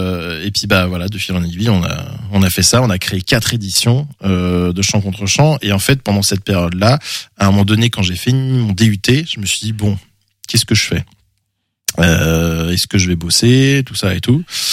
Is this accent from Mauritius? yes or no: no; Cognac, Nouvelle-Aquitaine, France; also born or lived in Île-de-France; j'ai dit que je suis né en région parisienne, mais en fait, à l'âge de 8 ans, mes parents ont déménagé à Cognac, en Charente. Donc j'ai grandi en Charente.